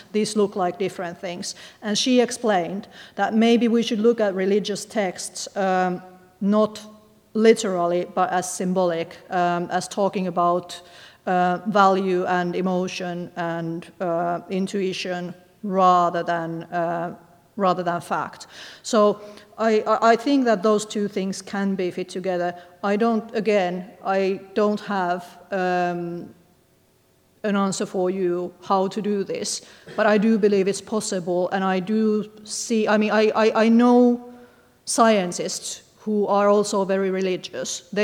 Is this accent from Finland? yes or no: yes; Finland; I grew up in Finland. It's a country with huge freshwater resources per capita.